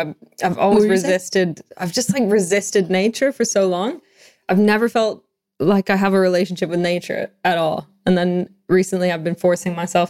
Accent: Canada; yeah, I'm from Canada. So I do feel like I'm missing lakes and trees.

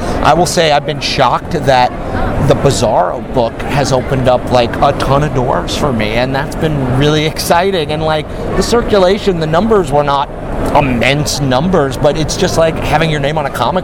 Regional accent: Chicago, Illinois, United States; now in Los Angeles, United States; I was living in Chicago. I grew up in Chicago.

